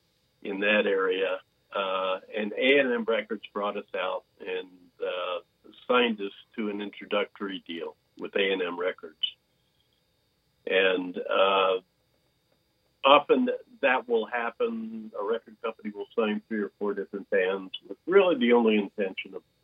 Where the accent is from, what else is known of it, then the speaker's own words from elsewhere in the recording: Cincinnati, Ohio, United States; Well, I started out as I mentioned, I grew up in Cincinnati.